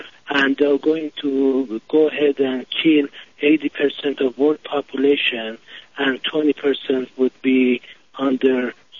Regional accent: United States; Of course, yes. I'm Iranian American. Yes.

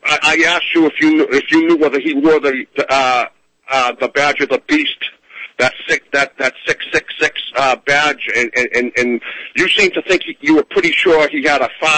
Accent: Boston, Massachusetts, United States; accent: Boston; I say that with my Boston accent

